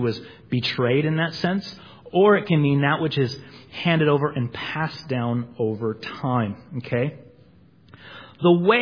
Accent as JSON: {"language": "English", "town": "Redlands", "region": "California", "country": "United States", "tie": "born or raised there", "said": "He's actually from my hometown of Redlands."}